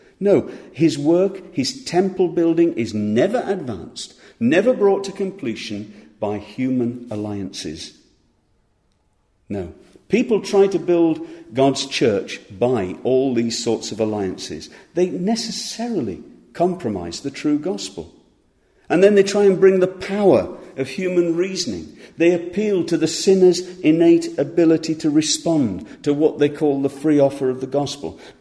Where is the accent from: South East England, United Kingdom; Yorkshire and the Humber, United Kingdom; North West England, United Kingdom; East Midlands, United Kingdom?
North West England, United Kingdom; Growing up in the Lake District and spending a lot of time there, you walk around and you drive around, and there's magnificent scenery and lovely hills